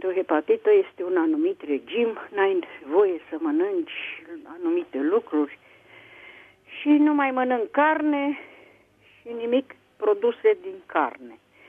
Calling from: Bucharest, Romania; Sunt din București.

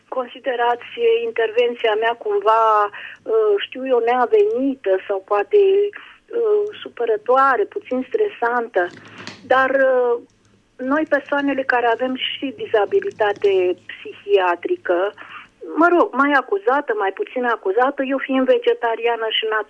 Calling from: Piatra Neamț, Neamț County, Romania; sunt din Piatra Neamț, momentan vă sunt din Iași

